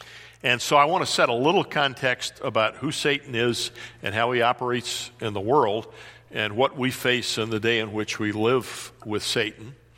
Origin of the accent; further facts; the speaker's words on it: Washington, District of Columbia, United States; So most of you are urbanites like I was. I was raised in the Washington, D.C. area.